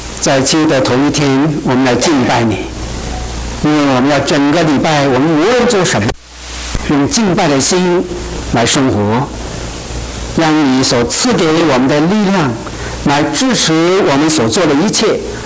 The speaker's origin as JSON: {"language": "Chinese", "country": "China", "said": "他到了我们中国人叫不惑之年啊"}